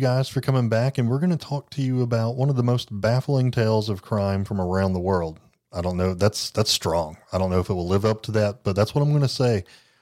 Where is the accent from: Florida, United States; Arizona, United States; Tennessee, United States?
Tennessee, United States; Jellico; I grew up in Jellicoe, Tennessee.